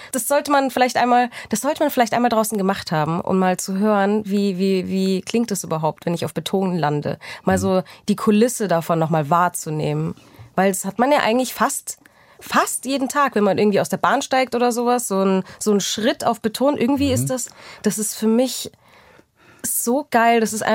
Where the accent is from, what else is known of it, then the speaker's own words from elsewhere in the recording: Munich, Bavaria, Germany; wir kommen aus München.